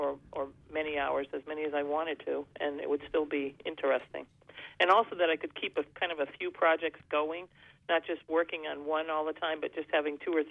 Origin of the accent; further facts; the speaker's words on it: Frankfort, United States; I'm from Frankfort.